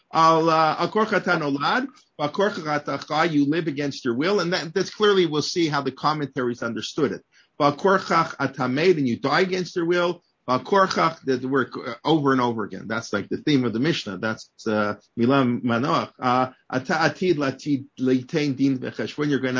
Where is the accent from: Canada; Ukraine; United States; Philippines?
Canada; born there; I was born in North America. Okay, I was born in Canada, but America, and in the 20th century